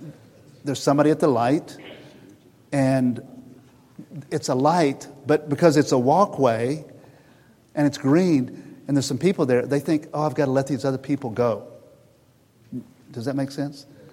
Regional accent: Texas, United States; I mean, I grew up in Texas. And if you're in Texas, you're for the Dallas Cowboys.

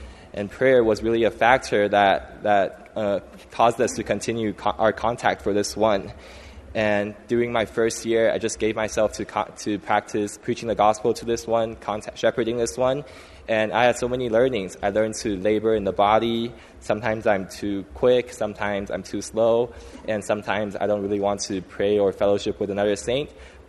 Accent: Taiwan; now in United States; I didn't grow up in a church life. I grew up in Taiwan without a Christian background.

